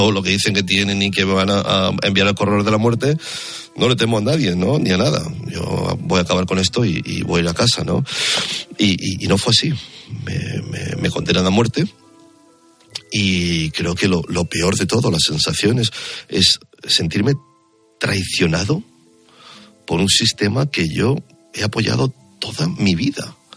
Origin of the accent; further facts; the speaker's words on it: Spain; Tú eres el gallego, me decían, ¿no? Y decía, sí, soy de España.